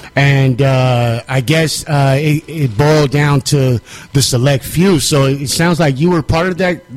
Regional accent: San Francisco, California, United States; I'm 37 years old, born and raised in San Francisco.

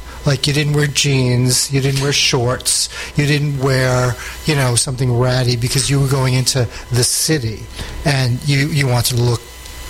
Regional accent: Queens, New York, United States; Originally, no. I'm from New York City. I was born in Queens. Not to Queens, in Queens.

